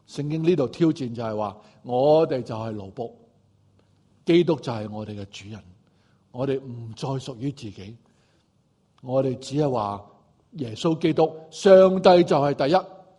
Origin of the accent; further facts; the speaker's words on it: Guangdong, China; accent: Cantonese; 用我们广东话来讲，就是不可以一脚踏两船。